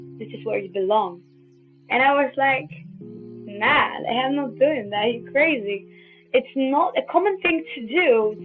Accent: Poland; I guess growing up in Poland was different to what my life is now.

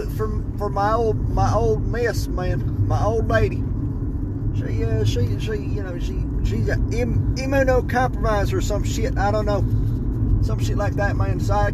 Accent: North Dakota, United States; I've never seen a monkey in my life because I'm from North Dakota.

